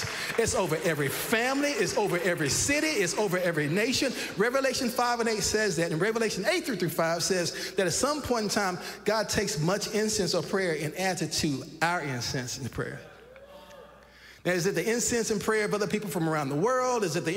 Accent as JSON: {"language": "English", "town": "Fort Worth", "region": "Texas", "country": "United States", "tie": "born or raised there", "said": "white people in my area where I grew up here in Fort Worth."}